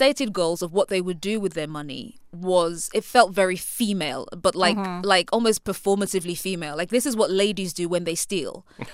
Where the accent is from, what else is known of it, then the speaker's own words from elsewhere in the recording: United Kingdom; Like, I'm British.